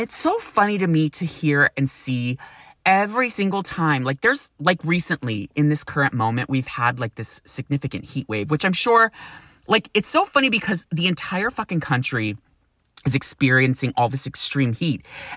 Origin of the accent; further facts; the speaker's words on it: Sacramento, California, United States; I'm like, try growing up in Sacramento where you can get up to over 115 degrees.